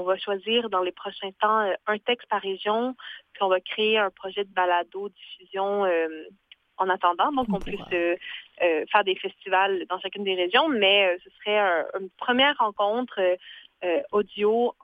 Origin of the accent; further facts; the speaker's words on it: Quebec, Canada; Moi, je viens des Laurentides.